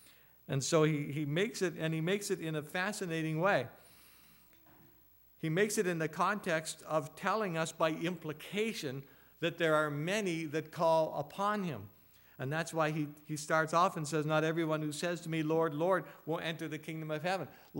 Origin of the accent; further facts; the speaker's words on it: New Brunswick, Canada; I said, "You're from New Brunswick, and so am I. Where are you from?"